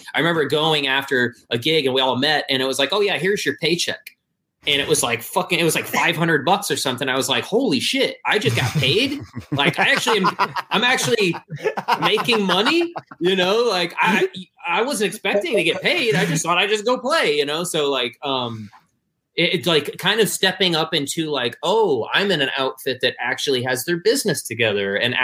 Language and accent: English; Michigan, United States; I'm from Michigan, so of course, like, the Detroit Motown scene was a big deal.